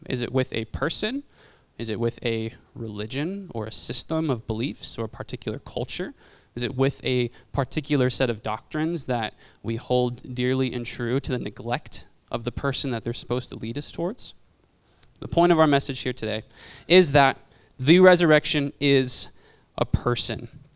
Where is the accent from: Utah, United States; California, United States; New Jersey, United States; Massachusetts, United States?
California, United States; San Diego; now in Burien, United States; And I originally come from San Diego, and I learned that there's something called the Seattle Freeze out here.